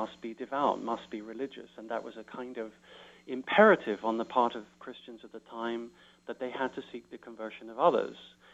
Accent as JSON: {"language": "English", "region": "London", "country": "United Kingdom", "tie": "born or raised there", "said": "when I was growing up in London in the 60s"}